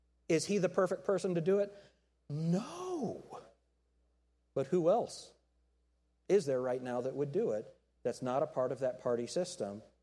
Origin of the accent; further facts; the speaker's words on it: New York, United States; I'm from New York. I enjoy the way that he talks.